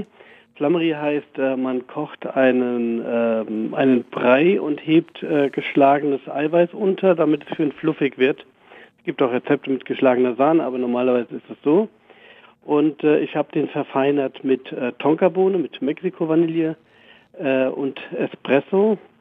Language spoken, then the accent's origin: German; Oldenburg, Lower Saxony, Germany; Als Hafergrütze hier im Norden, ich komme aus Oldenburg